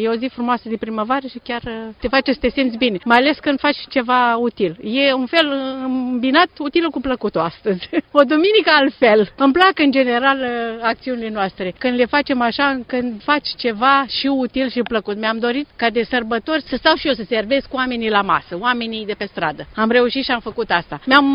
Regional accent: Onești, Bacău County, Romania; now in Rome, Italy; Deloc sunt din Onești, Bacău.

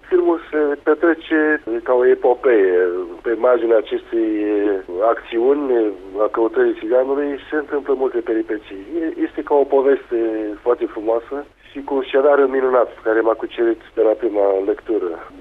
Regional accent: Moldavia, Romania; accent: Moldovan; un sudist, ca să zic mai exact, și pentru mine a fost un lucru dificil să pot vorbi ca cei din sud, să nu scap accentul meu de origine, din Moldova.

